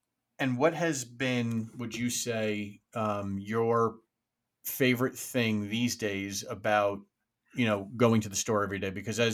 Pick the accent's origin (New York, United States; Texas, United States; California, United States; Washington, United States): New York, United States; for somebody like myself, that I'm from New York